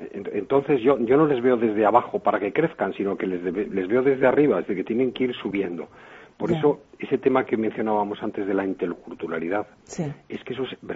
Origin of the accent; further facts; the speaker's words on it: Spain; Yo que en mi equipo soy el único español